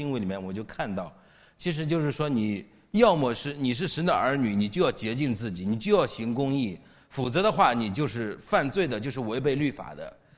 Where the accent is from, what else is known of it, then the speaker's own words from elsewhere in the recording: China; 当时我作为中国人，我的传统的思想就是明哲保身嘛